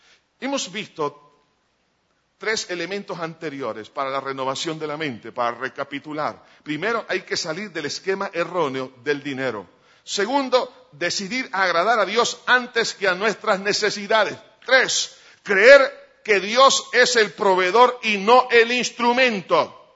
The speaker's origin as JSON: {"language": "Spanish", "country": "El Salvador", "said": "por algo, dicen que somos guanacos."}